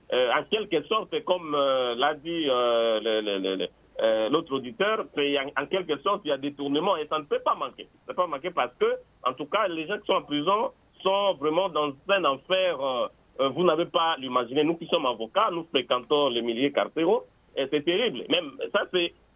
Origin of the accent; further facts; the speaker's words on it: Mbandaka, Équateur, DR Congo; même chez nous, en Mbandaka ici